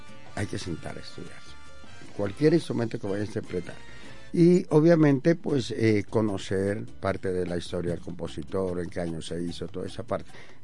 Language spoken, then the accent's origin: Spanish; Pasto, Nariño, Colombia; ¿Qué nos representa como pastusos, como nariñenses, dentro y fuera de nuestro país?